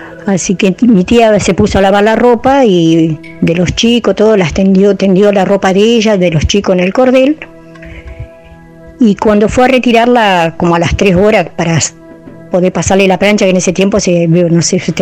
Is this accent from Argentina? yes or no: yes; Trelew, Chubut, Argentina; now in Río Negro, Argentina; Nosotros somos de Trelew, Chubut. Yo, en ese tiempo vivíamos ahí, ahora yo vivo acá en Río Negro, pero en ese tiempo mi familia se fue a Trelew, Chubut a vivir. Un día en Trelew, Chubut era un pueblo chico, todavía no era tan grande como ahora.